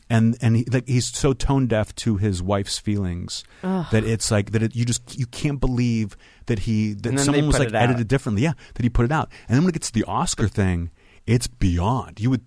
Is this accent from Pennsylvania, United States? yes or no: yes; Pittsburgh, Pennsylvania, United States; If you know me, I'm from Pittsburgh.